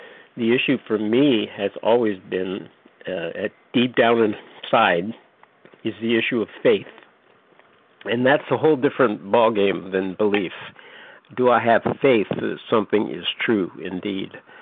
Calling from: North Carolina, United States; recovered compulsive eater from North Carolina.

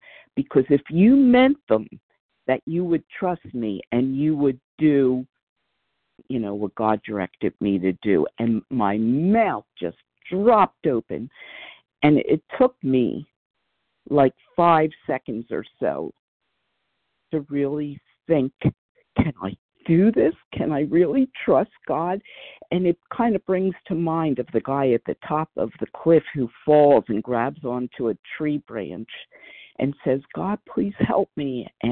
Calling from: Pennsylvania, United States; from outside of Philadelphia, Pennsylvania.

